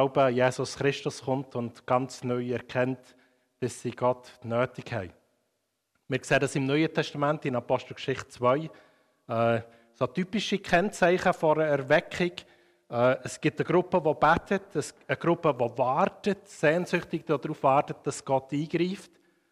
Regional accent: Bern, Switzerland; aus dem Emmental 1910, das ist so das Gebiet, also nicht, dass ich so alt bin, aber das Gebiet, wo ich herkomme.

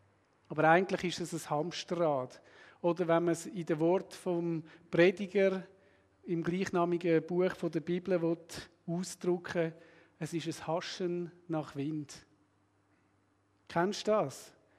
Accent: Switzerland; Obendrauf sind wir ja Schweizer und können uns den Durstlöscher auch etwas kosten.

